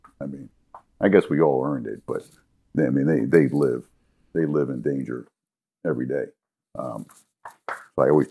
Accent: Bridgeport, Pennsylvania, United States; now in Lancaster, United States; I grew up outside of Philadelphia, a little town called Bridgeport, outside of Philly. The landmark there now is the King of Prussia Mall.

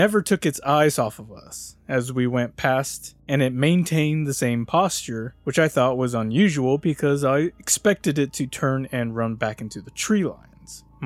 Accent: Texas, United States; moved away as an adult; also born or lived in California; I grew up in Texas and have deer hunted all over the state when I was younger. I moved to California for 17 years and lived adjacent to the National Forest

